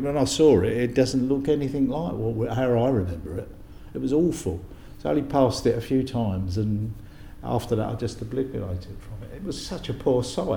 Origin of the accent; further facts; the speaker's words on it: Bethnal Green, London, United Kingdom; moved away; we grew up in Bethnal Green together. But I've never seen them since I moved away, so that's 50-odd years ago.